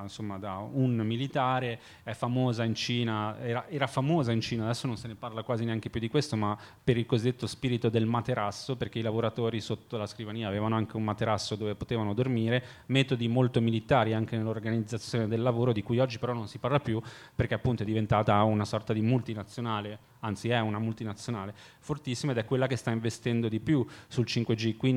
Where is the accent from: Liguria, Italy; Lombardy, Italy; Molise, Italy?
Liguria, Italy; Genoa; Sono genovese, quindi non è che poi sono laziale, per dire che sciocco.